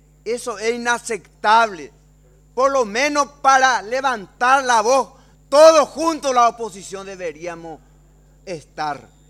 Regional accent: Paraguay; Y eso, como paraguayo y liberal, estoy acusando al oficialismo de ser el actor.

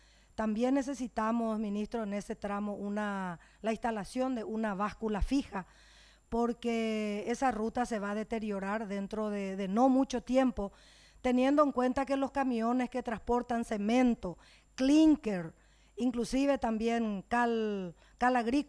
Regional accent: Concepción, Paraguay; usted sabe que yo vengo de Concepción, por lo tanto Concepción es mi prioridad

